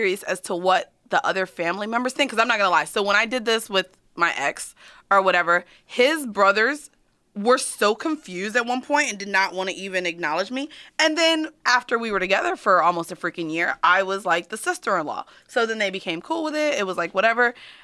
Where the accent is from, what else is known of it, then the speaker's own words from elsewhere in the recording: Florida, United States; Well, I'm from Florida and I...